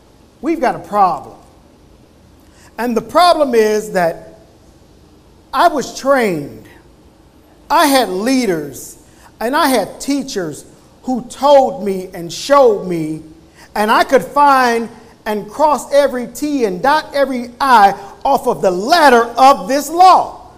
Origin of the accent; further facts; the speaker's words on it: St. Louis, Missouri, United States; I thought about where I'm from. And I'm from St. Louis. So here in St. Louis, when you hear that word, it can be, what do you want me to do?